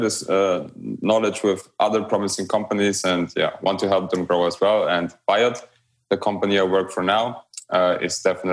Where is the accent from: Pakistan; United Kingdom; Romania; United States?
Romania; now in Vienna, Austria; been living in Vienna for about 20 years now, or the best city in the world, as I like to call it. Before that, I grew up in Romania because that's the place of my origin.